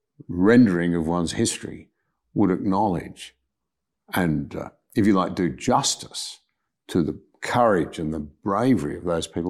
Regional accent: Australia; one final observation from me as an Australian whose father fought during the Second World War

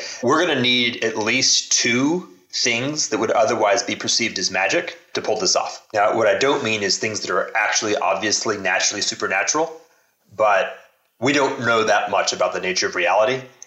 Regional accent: Texas, United States; I grew up in Texas in the 1970s in America.

